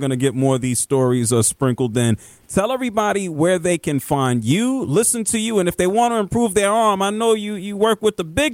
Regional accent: New York, United States; Man, I'm from New York. I saw the end of Phil Sims' career, your dad's career, when I was a kid.

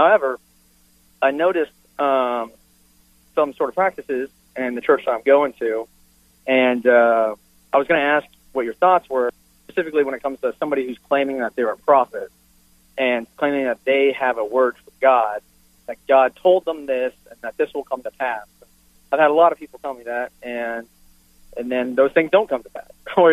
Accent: Texas, United States; born and raised in Texas, Baptist sort of cessationist background

